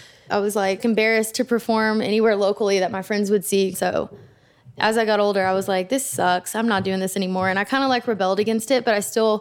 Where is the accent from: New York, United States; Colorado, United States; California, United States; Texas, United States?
Texas, United States; it obviously means so much to me, just being a Texan and being a songwriter.